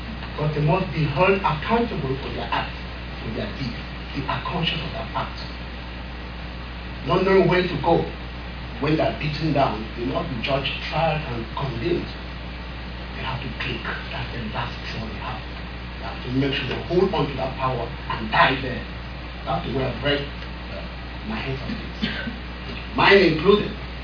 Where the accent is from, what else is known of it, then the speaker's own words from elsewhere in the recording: Cameroon; I'm an atheist. I am from Cameroon.